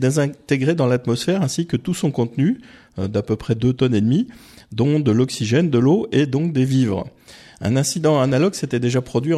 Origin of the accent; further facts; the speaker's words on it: Bourgogne-Franche-Comté, France; c'est une recette typique de ma Franche-Comté natale, hein. Je suis pas du Sud-Ouest.